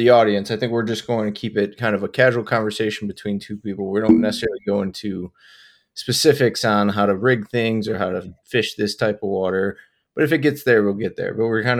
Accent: Buffalo, New York, United States; So I grew up in Buffalo, New York, and we have, you know, a very diverse fishery here with two great lakes, ton of river systems, and a ton of small ponds

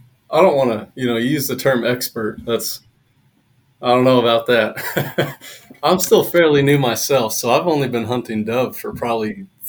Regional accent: Pennsylvania, United States; now in Arizona, United States; Pennsylvania, originally.

